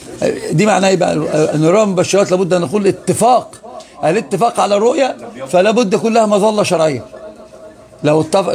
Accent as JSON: {"language": "Arabic", "region": "Upper Egypt", "country": "Egypt", "said": "لا انا صعيدي، وصعيدي دماغي مقفوله قفله اسود مما تتصور. انا صعيدي فاهم."}